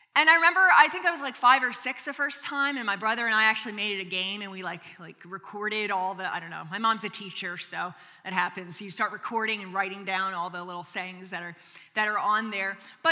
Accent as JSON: {"language": "English", "region": "Pennsylvania", "country": "United States", "tie": "born or raised there", "said": "I grew up in Pennsylvania, and one of the kind of annual traditions for my family was to vacation to Florida."}